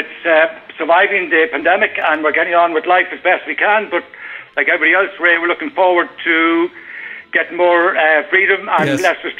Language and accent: English; Ulster, Ireland; I'm originally from South County Monaghan, so I would know Drogheda reasonably well.